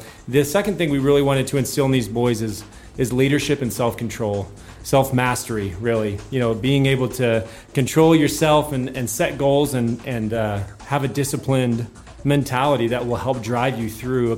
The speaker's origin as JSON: {"language": "English", "town": "Mesa", "region": "Arizona", "country": "United States", "tie": "born or raised there", "said": "I actually was raised in Mesa, up in the valley, and went to Mountain View High School, and from local of Arizona"}